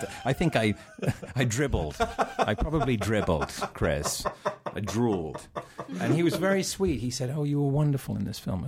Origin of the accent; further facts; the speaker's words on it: England, United Kingdom; growing up in England